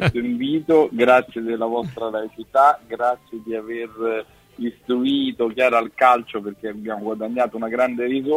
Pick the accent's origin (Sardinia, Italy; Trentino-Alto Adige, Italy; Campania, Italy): Sardinia, Italy; Cagliari; Io sono nato proprio a Cagliari, tra l'altro solo due giorni prima del mitico scudetto. Sono cresciuto in una casa con un nonno che mi raccontava le storie di Gigi Riva come se fossero parabole evangeliche